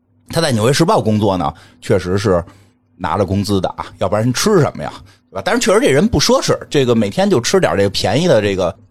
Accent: Beijing, China; 必须得替我们北京正一下名，就北京当时有说法，说我们北京人没有人没丢过自行车。

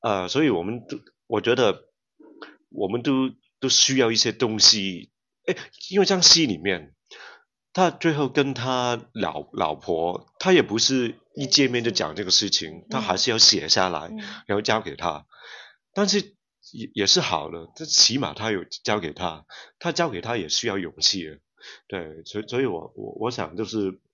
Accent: Hong Kong; 其实我在香港长大

